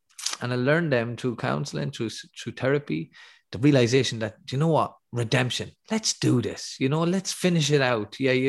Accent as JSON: {"language": "English", "town": "Athy", "region": "Kildare", "country": "Ireland", "tie": "born or raised there", "said": "And I hear it in my hometown of Athy, and many other towns, I'm sure, are the same as well."}